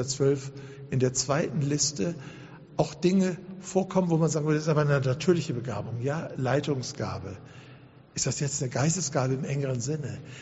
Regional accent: Duisburg, North Rhine-Westphalia, Germany; accent: Ruhr; ich komme ja aus Duisburg, nicht aus Duisburg, sondern aus Duisburg, ja, so heißt das richtig, wenn man jetzt mal in Ruhrgebietische verfällt.

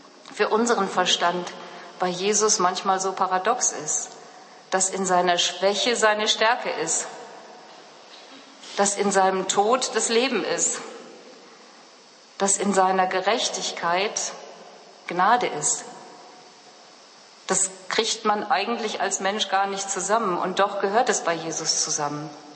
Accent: Duisburg, North Rhine-Westphalia, Germany; ich komme ja aus Duisburg, Ruhrpott

